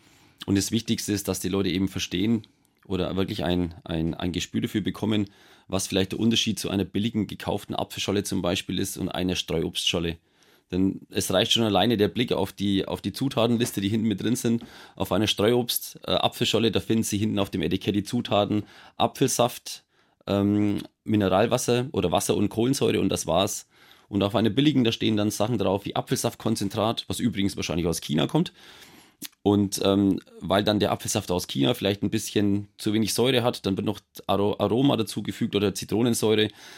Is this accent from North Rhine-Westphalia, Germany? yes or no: no; Kematen, Bavaria, Germany; wir haben in Obermichelbach ein Haus gebaut. Meine Frau kommt gebürtig aus Obermichelbach. Ich komme gebürtig aus dem Nachbardorf, aus Dorf Kematen.